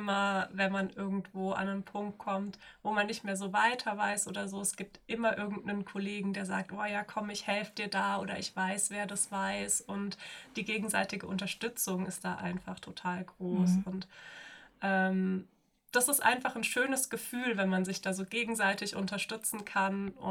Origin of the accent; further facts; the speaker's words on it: Freiburg, Baden-Württemberg, Germany; Ich bin auch in Freiburg groß geworden, habe dort auch Abi gemacht und habe dann hier in Offenburg studiert.